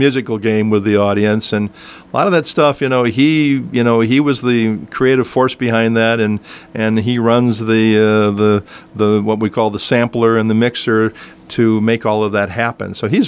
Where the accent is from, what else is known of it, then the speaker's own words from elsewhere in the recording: Mendota Heights, Minnesota, United States; also born or lived in South St. Paul; Yeah, I actually grew up in Mendota Heights, not far from the Mendota Bridge.